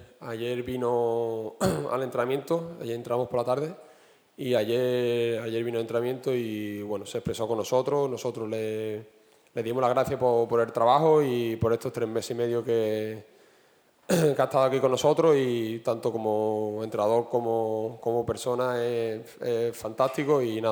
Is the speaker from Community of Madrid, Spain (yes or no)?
no; Huelva, Andalusia, Spain; somos muchos jugadores de Huelva, muchos jugadores que nos duele esto, que nos hemos criado aquí